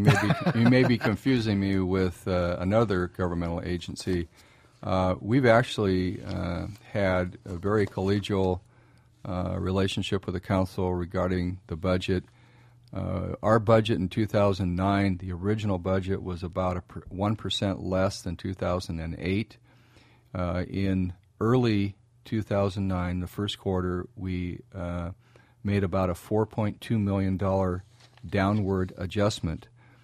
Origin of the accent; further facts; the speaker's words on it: Everett, Washington, United States; I was born in Riverside and grew up in Pinehurst. So I've spent the lion's share of my 62 years living in South Everett.